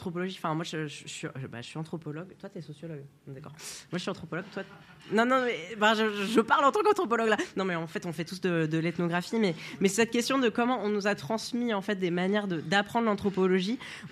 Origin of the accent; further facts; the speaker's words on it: France; moi j'ai des papiers, je suis français. Oui, je suis trans, donc je participe de la communauté LGBTQIA+